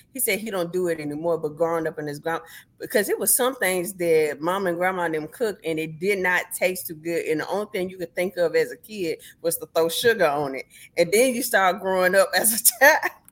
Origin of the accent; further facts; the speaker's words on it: the South, United States; I'm curious because I'm from the South, so I need to understand